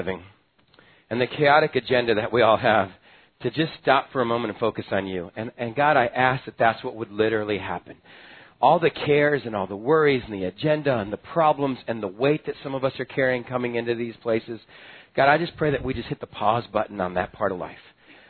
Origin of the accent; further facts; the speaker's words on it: Texas, United States; The other picture it brings up is growing up in Texas in my squirrely little elementary years with a brother that was 5 years older than me.